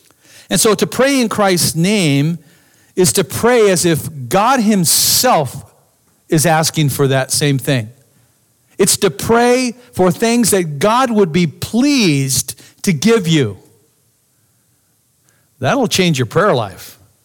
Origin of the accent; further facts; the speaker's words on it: Arizona, United States; Man, I was raised in Arizona. Scorpions are everywhere.